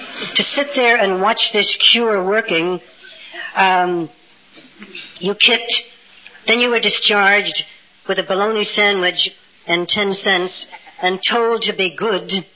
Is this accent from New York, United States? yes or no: yes; New York City, New York, United States; born there; I was born in Greenwich Village, by the way. We have a house in Greenwich Village